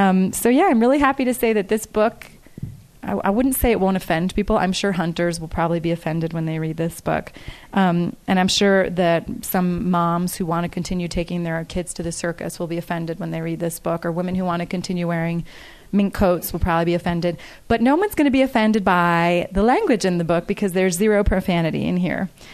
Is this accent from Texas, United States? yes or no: no; New Jersey, United States; I'm from New Jersey. Both my parents are New Yorkers. I was born and raised into a dynasty of swearing.